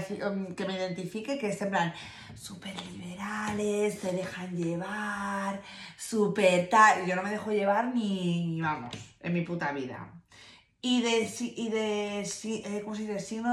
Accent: Oviedo, Asturias, Spain; born there; menos mal que nací en Oviedo

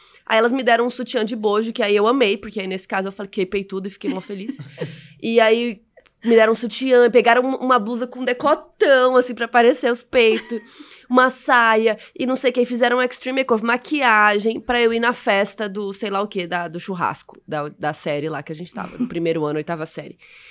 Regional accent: Cuiabá, Mato Grosso, Brazil; born there; É, eu nasci em Cuiabá.

